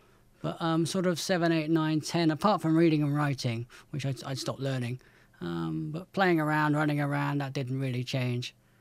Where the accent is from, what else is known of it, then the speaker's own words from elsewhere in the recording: Weston, North West England, United Kingdom; I lived in a sort of a suburb of Weston near Wirral and grew up in a one-way street